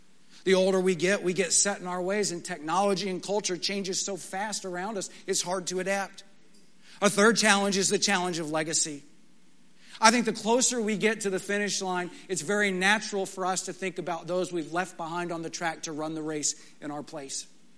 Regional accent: Texas, United States; You know, I grew up in West Texas and they have beautiful sunsets.

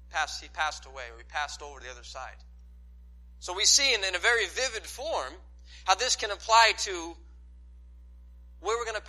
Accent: New England, United States; I don't know, again, I'm from the north, I'm from New England. I'm not sure how strong these false doctrines are down the south.

